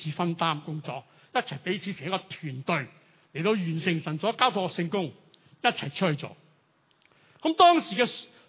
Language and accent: Chinese; China; 我们中国人很着重排名的